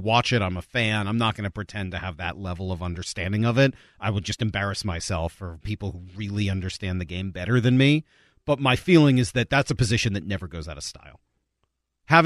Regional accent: Northeast, United States; And so growing up in the Northeast, I mean, the difference between the Bruins and the Canadiens was that.

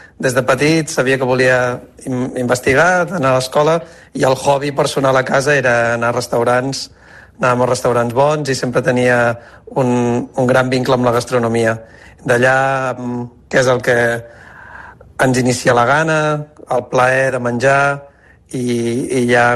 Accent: Lloret de Mar, Catalonia, Spain; Soc nascut de Lloret, vaig estudiar a Girona a l'escola i llavors vaig anar a Barcelona a fer el doctorat.

